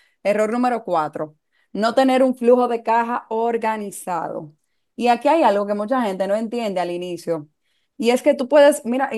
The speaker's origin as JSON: {"language": "Spanish", "country": "Dominican Republic", "said": "como dominicano al fin, latinos, en joseo 24/7"}